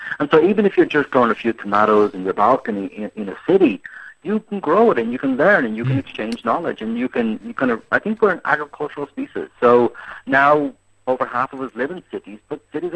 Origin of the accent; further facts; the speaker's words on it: Ireland; I am Irish